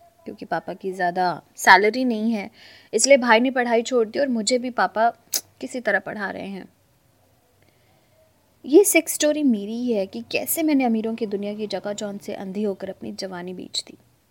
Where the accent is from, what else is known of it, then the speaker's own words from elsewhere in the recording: Nagpur, Maharashtra, India; मैं नागपुर की रहने वाली हूँ। मेरी उम्र 24 साल है और मैं अभी बीए के थर्ड ईयर की स्टूडेंट हूँ।